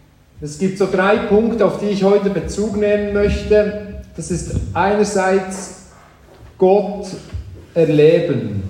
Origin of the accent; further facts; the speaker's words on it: Trimstein, Bern, Switzerland; der zieht da bei Trimstein durch, das ist bei meinem Elternhaus, wo ich aufgewachsen bin.